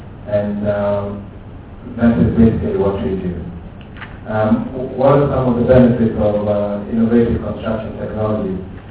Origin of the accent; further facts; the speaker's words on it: South Africa; I'm a South African, a worker of technical assessment agency